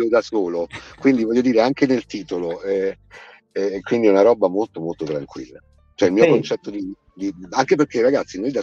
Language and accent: Italian; Campania, Italy; accent: Neapolitan; also born or lived in Rome / Milan / Pesaro; il mio accento è napolegno, no? E quindi alla fine sono fiero, però mi ha aiutato moltissimo il fatto di vivere in tante città diverse. Ho vissuto 18 anni a Roma